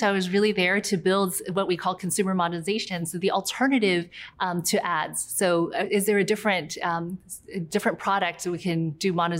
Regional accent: South Carolina, United States; also born or lived in New York; I was born in New York, and when I was six, I moved to a small town near Charleston, South Carolina.

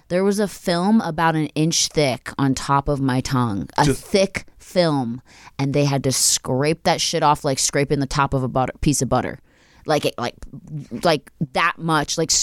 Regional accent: Pennsylvania, United States; I grew up outside of Philly, so I don't relate.

